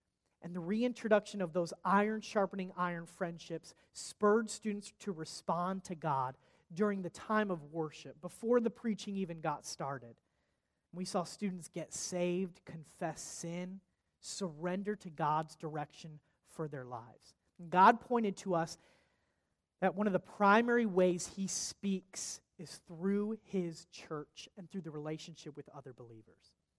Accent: Monroe, Michigan, United States; it's not just because I'm from Michigan, I promise, okay?

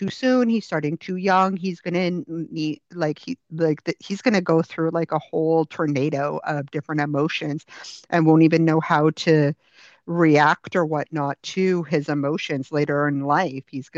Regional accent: Canada; and I should be, because I'm Canadian.

